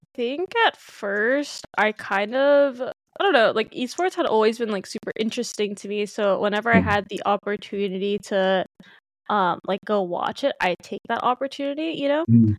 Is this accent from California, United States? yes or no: yes; California, United States; But I grew up in the Bay Area. So kind of like it's a very like heavy, like, you know, Asian community.